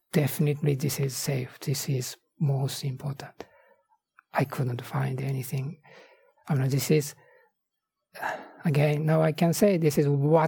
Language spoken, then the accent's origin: English; Nara, Japan; English is a second language; but I am from Nara, even it is an ancient, more ancient capital of Japan.